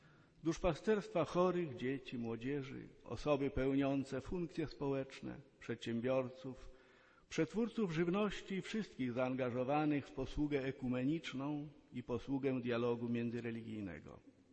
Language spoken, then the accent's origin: Polish; Dolistowo, Podlaskie Voivodeship, Poland; born there; Urodziłem się na terenie parafii dolistowo w archidiecezji białostockiej